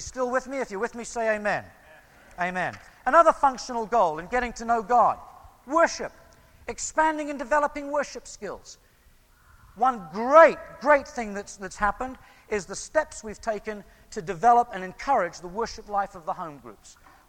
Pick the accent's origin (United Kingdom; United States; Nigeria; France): United Kingdom; England; moved away; When I came from England to this country, I was amazed at the activities that went on in American churches.